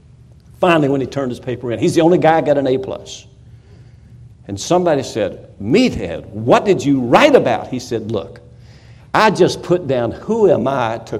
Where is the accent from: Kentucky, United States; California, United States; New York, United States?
Kentucky, United States; now in Florida, United States; I told you last night I was from Kentucky, but I live in Florida.